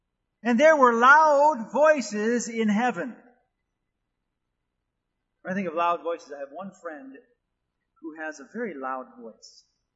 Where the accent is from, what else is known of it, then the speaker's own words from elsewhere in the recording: Wisconsin, United States; But where I grew up in Wisconsin, when you got snow, you got snow.